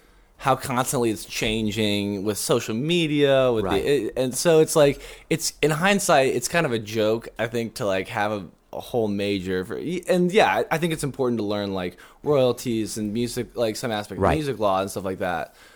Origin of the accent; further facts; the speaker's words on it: Dallas, Texas, United States; Being a kid growing up in Dallas, it's kind of boring.